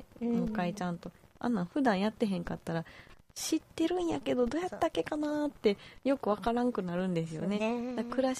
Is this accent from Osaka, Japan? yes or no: yes; Toyonaka, Osaka, Japan; ちょっとこれまた豊中市でね、私の地元なんですけど